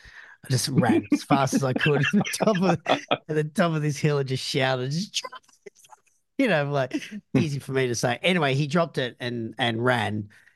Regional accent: Sydney, New South Wales, Australia; So I grew up in Sydney, Australia. And within Sydney, there's this particular area called the Shire.

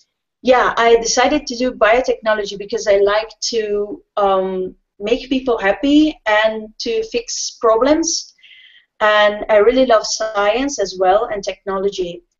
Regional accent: Italy; Well, growing up in Italy is like, I would say, for my town, is a very little town. So you have just like 60,000 people. And life is really like simple.

